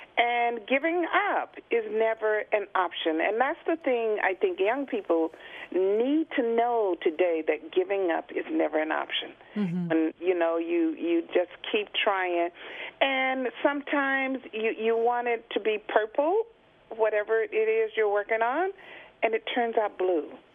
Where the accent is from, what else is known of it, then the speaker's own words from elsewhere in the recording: Georgia, United States; I grew up in Georgia and with my grandmother, and during the time that the work for African Americans was picking cotton.